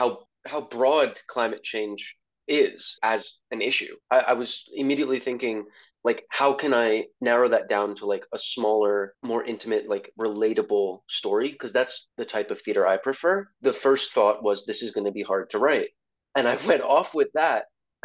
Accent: Brooklyn, New York, United States; I'm from Brooklyn, so I feel like the opportunities are, there might be more opportunities in New York City, but they're harder to get access to.

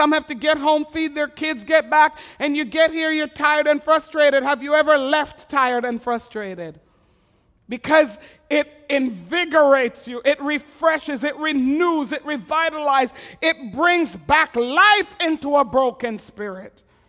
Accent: Montreal, Quebec, Canada; I loved growing up in Montreal

